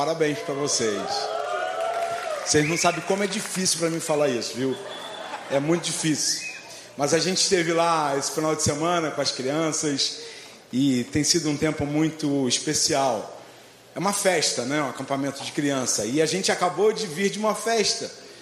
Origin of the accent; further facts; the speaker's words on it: Rio de Janeiro, Brazil; Eu cresci em Marechal Hermes.